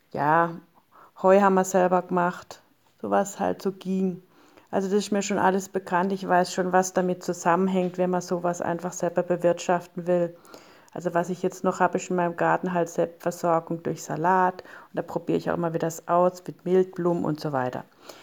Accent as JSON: {"language": "German", "town": "Günzburg", "region": "Bavaria", "country": "Germany", "said": "Wir kommen nämlich aus Günzburg, das ist bei Ulm in der Gegend."}